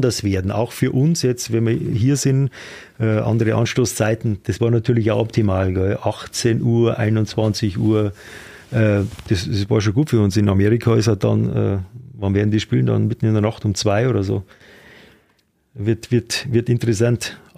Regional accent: Germany; Für uns als Deutsche

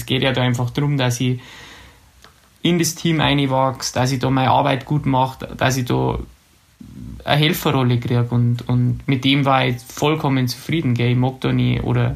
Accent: Germany; Für mich war das ganz klar, dass ich Deutscher bin.

